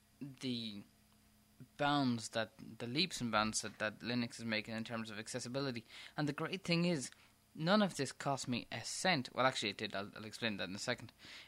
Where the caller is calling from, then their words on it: Drogheda, Leinster, Ireland; I'm recording this from Drogheda in Ireland.